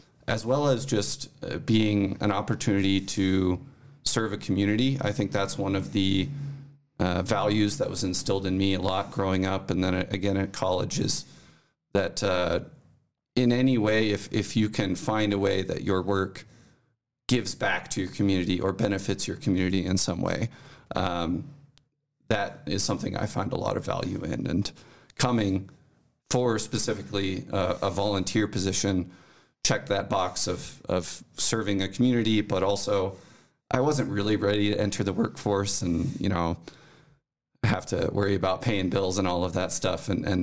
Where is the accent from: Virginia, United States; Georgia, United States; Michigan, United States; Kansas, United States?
Kansas, United States; So I am born and raised in Central Kansas. I'm in Newton, which is just north of Wichita, about 25 miles or so.